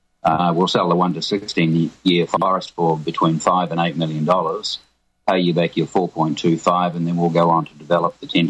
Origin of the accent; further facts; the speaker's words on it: Rotorua, Bay of Plenty, New Zealand; moved away as an adult; now in Australia; Well, I grew up in Rotorua, New Zealand. I left school at 15, started off training as a chef, ended up in Australia when I was 18.